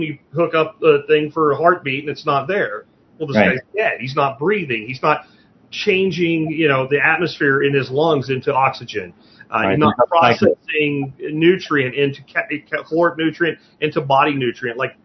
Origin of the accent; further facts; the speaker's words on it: Pennsylvania, United States; Like where I grew up in Pennsylvania, I wouldn't even think about trying to swap those.